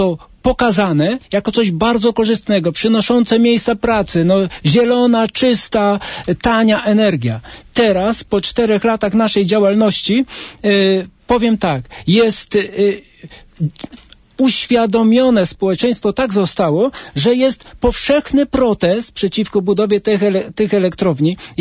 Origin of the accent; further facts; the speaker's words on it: Subcarpathian Voivodeship, Poland; to na przykład u mnie na Podkarpaciu